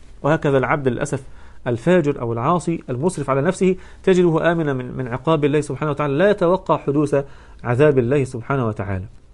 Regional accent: Egypt; والناس تعيش كما تعلمون ليس كما عندنا في مصر، يعني مش مستشعرين قوي موضوع نعمة المطر، لأن عندنا النهر والكلام ده، نهر النيل والمياه العذبة

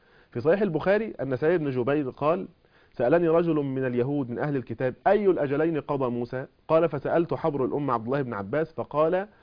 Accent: Egypt; لنا كمصريين

